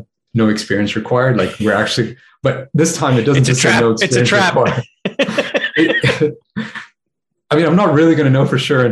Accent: Brunei; also born or lived in Australia / Malaysia; now in Japan; So I'm Indian. I was born and raised in Brunei, went to university in Australia and worked there a little bit as well while I was a student. Then worked here in Japan. I was a student in Malaysia as well for 4 years, and now I'm back here in Japan.

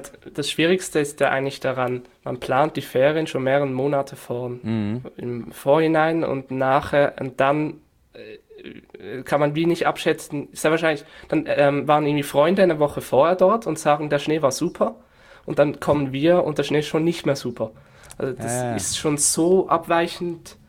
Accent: Northwestern Switzerland, Switzerland; Ich komme aus der Nordwestschweiz

